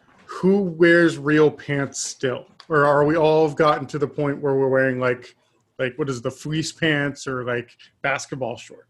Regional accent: Texas, United States; As a Texan, I have to wear jeans.

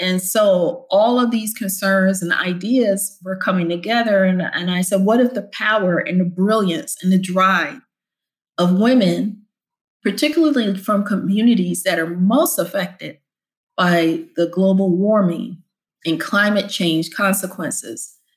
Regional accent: Philadelphia, Pennsylvania, United States; the very polluted community I grew up in Philly, where people had high rates of asthma and all other kinds of diseases

